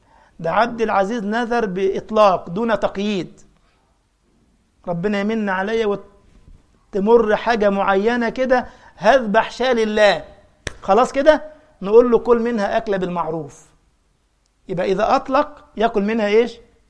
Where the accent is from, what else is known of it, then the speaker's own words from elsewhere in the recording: Egypt; لا إحنا عندنا في مصر اللبن والحليب سيان